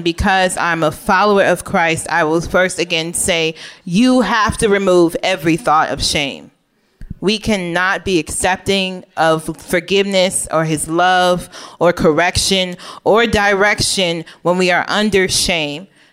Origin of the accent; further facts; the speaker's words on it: Nigeria; Well, we're Nigerian, so there's only certain kind of cars, and they're all like German and Japanese cars.